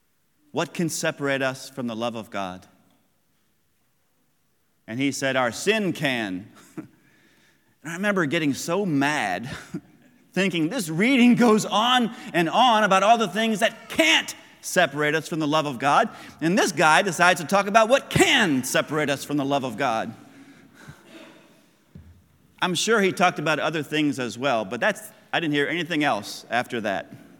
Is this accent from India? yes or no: no; Bowling Green, United States; In my hometown of Bowling Green